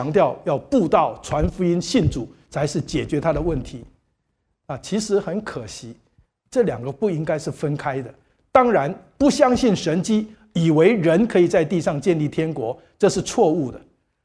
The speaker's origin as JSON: {"language": "Chinese", "country": "Taiwan", "said": "我是从台湾来的"}